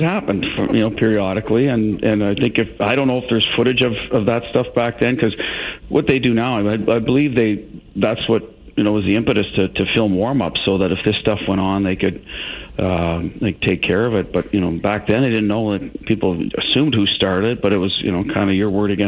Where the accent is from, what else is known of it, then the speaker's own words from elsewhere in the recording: Ottawa, Ontario, Canada; And we're from Ottawa and Kitchener were in the same. We're both from Ontario, so we both got in, and we're beating them.